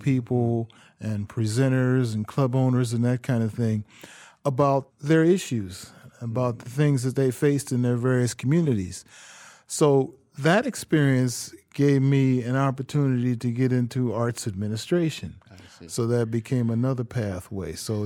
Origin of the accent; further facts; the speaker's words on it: Cleveland, Ohio, United States; I grew up in Cleveland, Ohio.